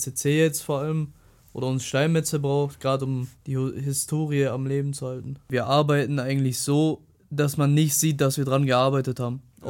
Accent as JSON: {"language": "German", "town": "Böblingen", "region": "Baden-Württemberg", "country": "Germany", "said": "Wo ich herkomme, ist ja hinter Stuttgart. Da Böblingen, da die Richtung."}